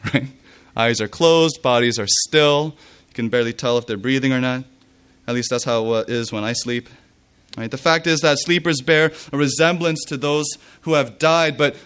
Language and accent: English; Indiana, United States; I grew up in Indiana, where farming is a real part of life.